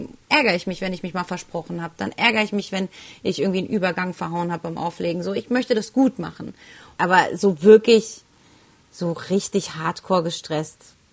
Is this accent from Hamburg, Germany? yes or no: no; Heidelberg, Baden-Württemberg, Germany; ich komme ja aus Heidelberg oder habe hier viele Jahre schon gelebt. Meine Familie und die meisten Freunde von mir wohnen hier.